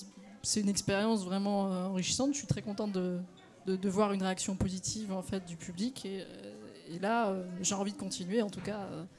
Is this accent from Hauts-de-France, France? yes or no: yes; Lille, Hauts-de-France, France; born there; Parce qu'en fait, je suis née à Lille.